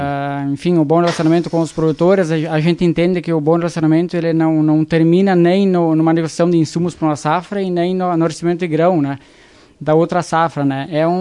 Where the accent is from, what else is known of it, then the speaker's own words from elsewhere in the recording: Ronda Alta, Rio Grande do Sul, Brazil; Eu sou natural de Ronda Alta. Meus pais também são filhos de agricultor também, né?